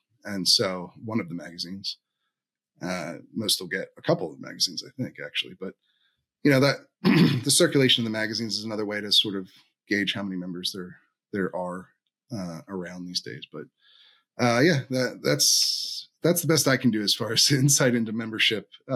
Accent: Pennsylvania, United States; My home state of Pennsylvania, I've heard several people say that their local clubs have stopped requiring NRA membership.

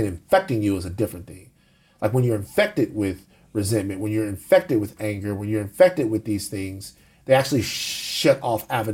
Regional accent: the South, United States; I'm from the South.

